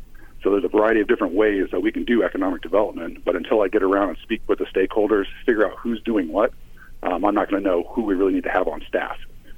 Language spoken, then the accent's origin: English; Decatur, United States; I do have contacts in all those communities since I was born and raised in Decatur.